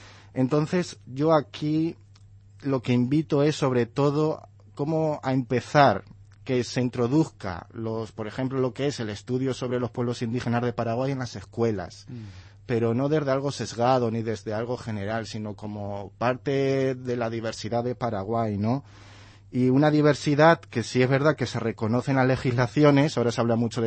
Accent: Ciudad Real, Castilla-La Mancha, Spain; now in Talavera de la Reina, Spain; Sí, yo soy de Ciudad Real.

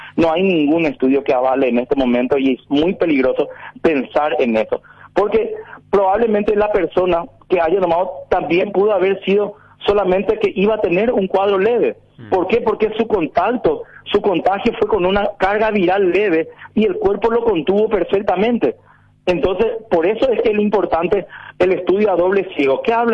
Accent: Paraguay; soy paraguayo igual que todo el mundo y estoy expuesto a todo lo que el pueblo paraguayo está. Soy del pueblo, no soy de la de Alcurnia, ¿verdad?

